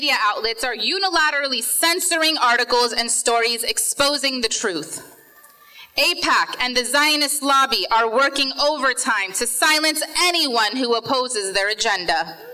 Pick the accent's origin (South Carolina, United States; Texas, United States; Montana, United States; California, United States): California, United States; I'm a Palestinian American who was born and raised in the Bay Area.